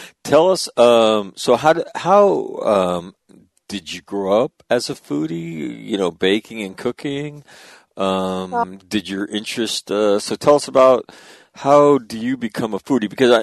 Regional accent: Sacramento, California, United States; where I grew up in Sacramento, it is the western terminal for the Pony Express. It is the state capital

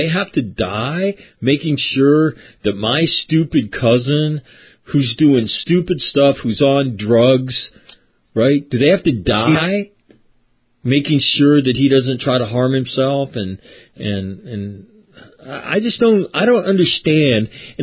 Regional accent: Sacramento, California, United States; there's a little bit of craziness going on in my hometown where you used to recruit, and that is, Sacramento.

